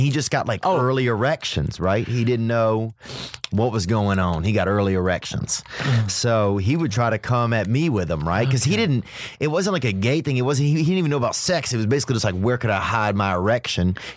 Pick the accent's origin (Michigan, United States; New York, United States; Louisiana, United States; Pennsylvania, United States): Louisiana, United States; also born or lived in Birmingham / Tennessee; I'm from Louisiana. I've seen a lot of pregnant women get go at it at gas stations.